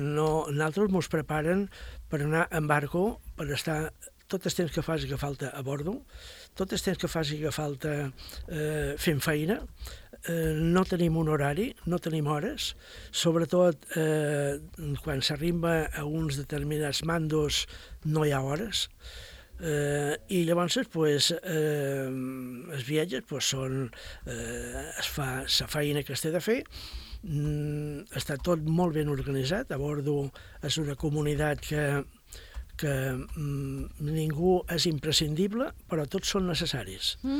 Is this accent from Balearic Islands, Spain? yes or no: yes; Palma, Balearic Islands, Spain; vaig passar tota part de la meva infància i joventut a Palma, estudiant, vaig fer el batxiller allí, vaig fer la carrera de nàutica entre Palma i Barcelona